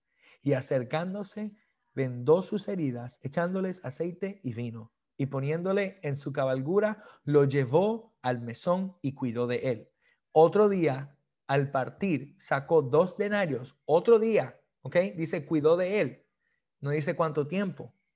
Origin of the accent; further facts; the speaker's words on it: Puerto Rico; Yo soy boricua, para que tú lo sepas.